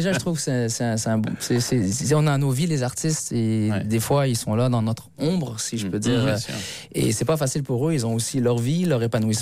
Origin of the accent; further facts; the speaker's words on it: Quebec, Canada; on est du Québec